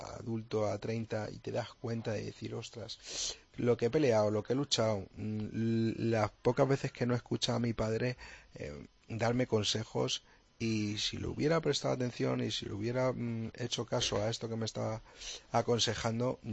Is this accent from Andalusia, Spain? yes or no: no; Madrid, Community of Madrid, Spain; Yo vivo en ciudad, yo soy de Madrid, claro.